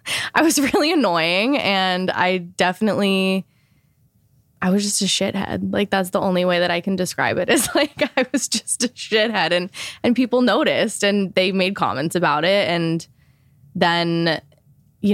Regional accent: California, United States; I moved out when I was 16 and I moved to LA. I'm from Orange County, so it's close, but still, I was fully on my own

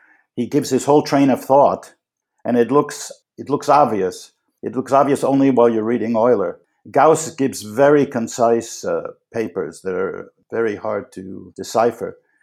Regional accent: Manhattan, New York, United States; It was a nice time to be a kid growing up in Manhattan.

